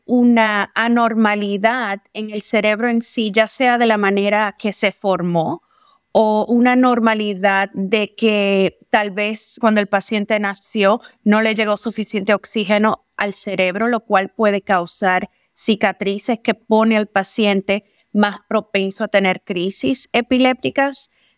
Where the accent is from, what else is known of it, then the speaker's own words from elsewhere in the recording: Dominican Republic; moved away as an adult; Yo soy originalmente de la República Dominicana y vine aquí a este país a entrenarme en cuanto a trastornos neurológicos y la epilepsia específicamente en niños.